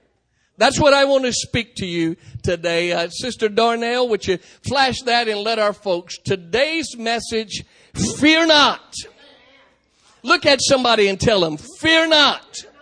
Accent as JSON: {"language": "English", "region": "North Carolina", "country": "United States", "said": "Now, most of our home folks know that Jamil and I, we're Native American. We're from the Halawasaponi Indian tribe."}